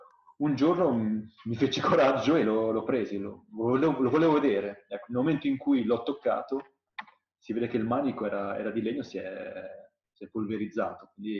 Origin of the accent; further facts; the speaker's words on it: Genoa, Liguria, Italy; perché da genovese ricordo quando da Voltri si vedeva questo pauroso incendio